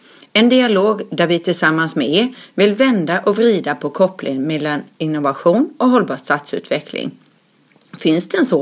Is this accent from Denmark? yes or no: no; Stockholm, Stockholm County, Sweden; och min kollega …, och vi kommer båda ifrån Stockholms stad.